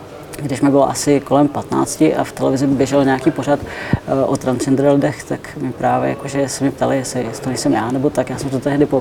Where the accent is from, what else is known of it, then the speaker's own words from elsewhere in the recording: Ostrava, Moravian-Silesian Region, Czechia; já pocházím z Ostravy. Tam bych řekl, že to je takový specifický region